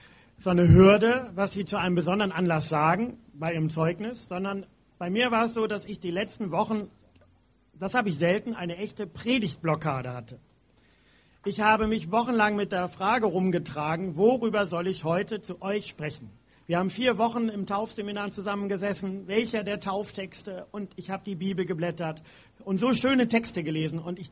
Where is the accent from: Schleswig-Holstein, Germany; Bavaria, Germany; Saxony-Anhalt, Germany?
Schleswig-Holstein, Germany; Pinneberg; bei uns in Pinneberg, in meiner Heimatgemeinde im Norden